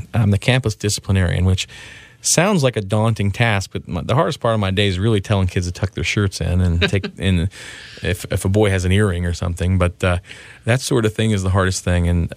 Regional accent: United States; and I'm unapologetically American, that we are to apologize sometimes for being Americans

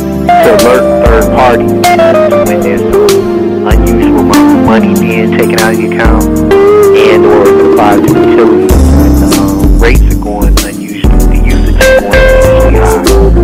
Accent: Cleveland, Ohio, United States; Jack and Jill used to put together functions for the kids that I grew up with in Cleveland.

